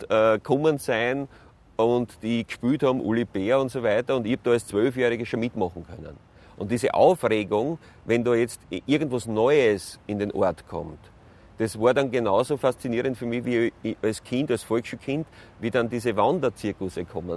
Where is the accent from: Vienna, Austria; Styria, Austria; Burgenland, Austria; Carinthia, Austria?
Burgenland, Austria; Leider nicht im Burgenland. Wir könnten ja in Guckmann sein, wo ich geboren bin und aufgewachsen bin.